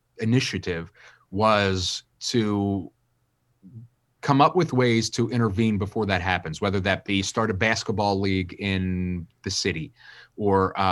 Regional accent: Wilmington, Delaware, United States; I mean, that's like, I'm a kid from Wilmington, Delaware.

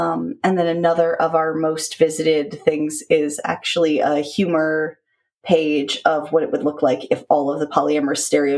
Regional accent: New England, United States; Look, I'm not actually mean. I'm from New England.

